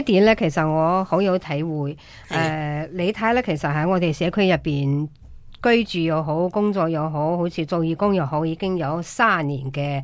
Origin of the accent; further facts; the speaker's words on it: Australia; 呢个系对我哋澳洲人嚟讲咧系一个好特别嘅日子，